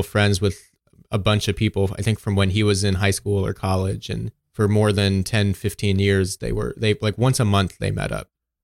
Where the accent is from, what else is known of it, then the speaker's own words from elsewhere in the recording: New Jersey, United States; Well, I'm from New Jersey originally.